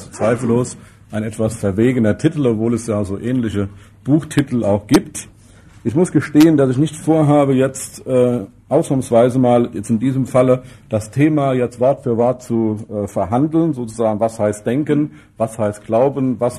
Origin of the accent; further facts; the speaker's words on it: Dillenburg, Hesse, Germany; Ich komme ganz aus der Nähe von hier, aus Dillenburg. Wer sich etwas auskennt, weiß, dass Dillenburg durchaus ein mehr oder weniger frommer Ort ist. Ich komme aber nicht aus dem frommen Teil Dillenburgs.